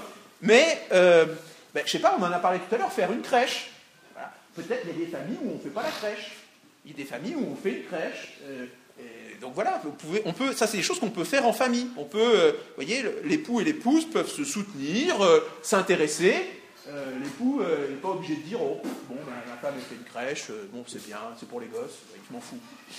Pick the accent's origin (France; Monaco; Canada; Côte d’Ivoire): France; plus loin de chez moi en France en tout cas